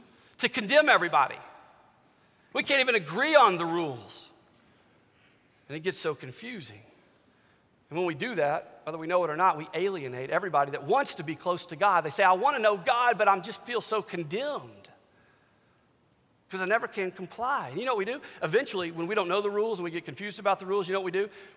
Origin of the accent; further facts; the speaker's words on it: Louisiana, United States; I grew up in Louisiana.